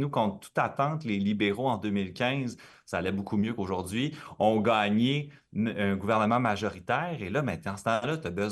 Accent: La Prairie, Quebec, Canada; Écoute, j'ai grandi à La Prairie quand j'étais plus jeune, dans une famille bien bloquiste

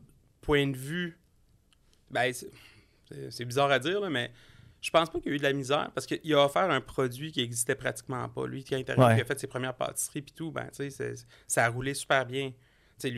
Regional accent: Quebec City, Quebec, Canada; Nous, on est natifs de Québec.

